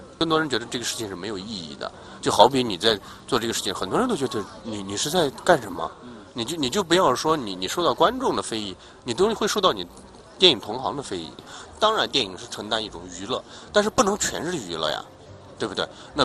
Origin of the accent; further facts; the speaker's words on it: Gansu, China; now in Beijing, China; 我说我是从甘肃离开我的故乡到北京北漂